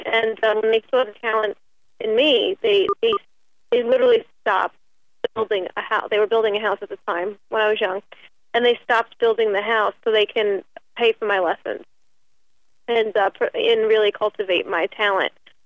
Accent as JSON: {"language": "English", "town": "Staten Island", "region": "New York", "country": "United States", "said": "I'm not from Michigan. I think that was Ryan is, but I'm from Staten Island, New York."}